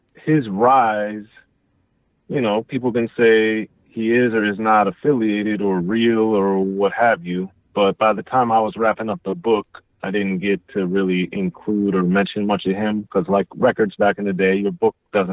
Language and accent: English; Maryland, United States; now in Los Angeles, United States; I'm from Maryland. Okay. Born and raised in Maryland.